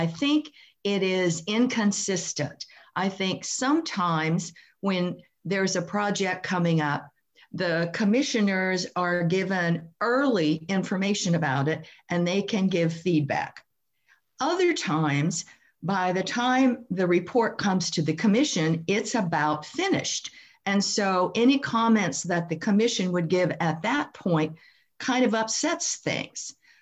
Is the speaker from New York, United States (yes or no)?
no; Edmonds, Washington, United States; from Edmonds, Washington, and have a couple of comments.